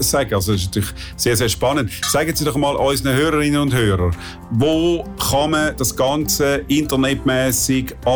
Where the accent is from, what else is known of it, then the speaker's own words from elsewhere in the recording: Zurich, Switzerland; accent: Zurich dialect; ich nehme natürlich meinen super Dialekt, oder? Mit dem Zürcher Dialekt.